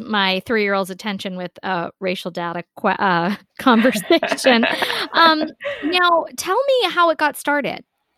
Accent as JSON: {"language": "English", "country": "India", "said": "we're both South Asian, we're both Indian."}